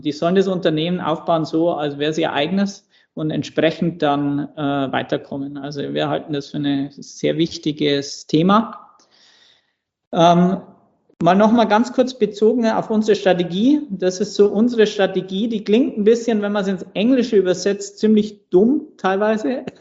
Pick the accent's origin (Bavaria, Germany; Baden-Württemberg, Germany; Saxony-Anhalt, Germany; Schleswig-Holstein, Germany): Bavaria, Germany; du kannst mich als Bayern nicht in die schwäbische Ecke stecken. Ich bin Oberpfälzer